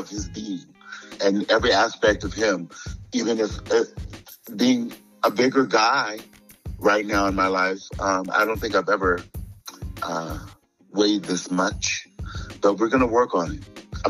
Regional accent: Gainesville, Florida, United States; also born or lived in Jacksonville; Well, I was born and raised in Florida. I'm a Florida boy, all the way, full-hearted.

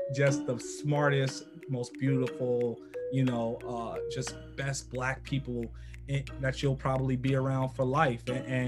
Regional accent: Chicago, Illinois, United States; I'm born and raised in Chicago, so you know, a lot of it's stereotype.

